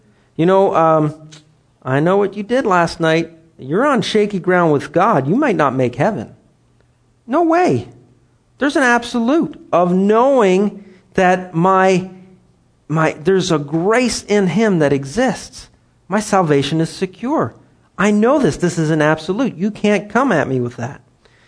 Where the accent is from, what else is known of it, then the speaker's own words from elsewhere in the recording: Canada; first language French; English is a second language; Anyways, I'm French. I'm a French Canadian. I speak French. It is my mother tongue, as they say. I jokingly say that I'm an ESL, English as a second language, because I didn't learn English till I was about 3-ish.